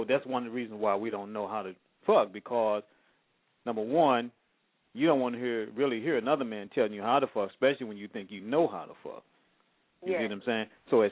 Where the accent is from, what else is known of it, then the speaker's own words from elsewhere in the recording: the South, United States; I'm from the South. We gotta pick this field.